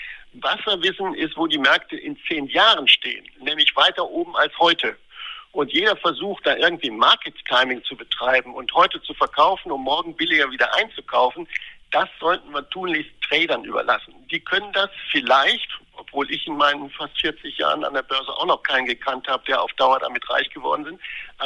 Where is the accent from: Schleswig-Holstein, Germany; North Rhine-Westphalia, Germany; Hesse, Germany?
North Rhine-Westphalia, Germany; Oberhausen; ich komme aus dem Ruhrgebiet, aus Oberhausen